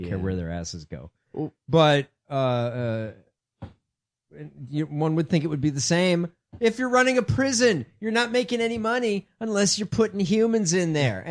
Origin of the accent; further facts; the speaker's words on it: Chicago, Illinois, United States; At Aviary, a cocktail bar in Chicago. So